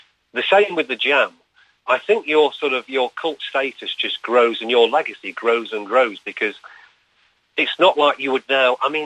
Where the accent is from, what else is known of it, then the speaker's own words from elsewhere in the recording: Manchester, North West England, United Kingdom; I'm from Manchester myself